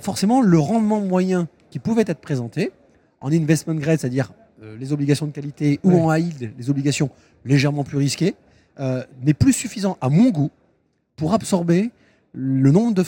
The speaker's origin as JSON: {"language": "French", "town": "Bordeaux", "region": "Nouvelle-Aquitaine", "country": "France", "said": "Moi, je suis bordelais."}